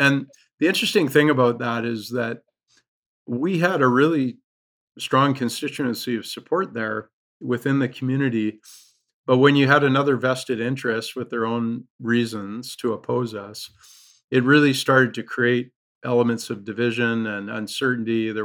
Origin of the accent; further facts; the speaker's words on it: Canada; as a Canadian, it was my first introduction into the U.S. legal system, which I have learned is a little more aggressive than what we're used to up here.